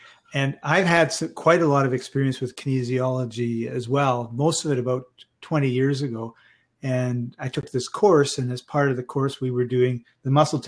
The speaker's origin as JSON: {"language": "English", "town": "Vancouver", "region": "British Columbia", "country": "Canada", "said": "And I'm from Vancouver, Canada."}